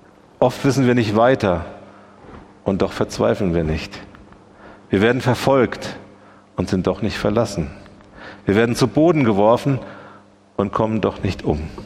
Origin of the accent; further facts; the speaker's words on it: Germany; born there; Ich wurde in Deutschland geboren, in eine intakte Familie.